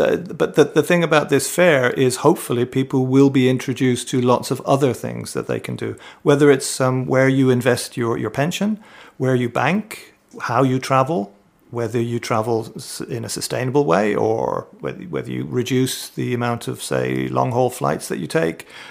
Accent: Ireland; I'm Irish, like your previous songster there … I'm an Irishman. So I grew up in a green country, you could say.

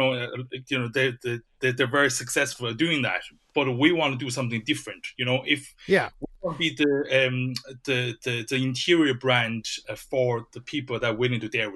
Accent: Ireland; English is a second language; also born or lived in China; I was born in China originally, so I moved over to Ireland when I was a teenager. So I suppose in my own kind of during my teenage years, I you know grew up in Asia.

